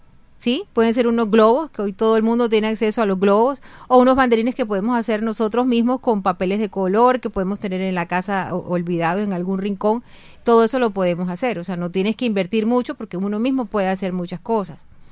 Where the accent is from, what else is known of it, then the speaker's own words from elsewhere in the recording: Barranquilla, Atlántico, Colombia; el 45% de los que vivimos aquí somos barranquilleros